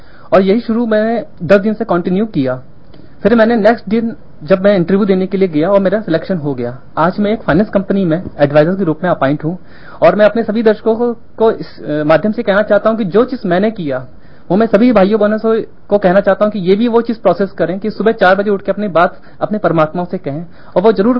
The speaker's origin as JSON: {"language": "Hindi", "town": "Lucknow", "region": "Uttar Pradesh", "country": "India", "said": "मैं लखनऊ से आया हूँ।"}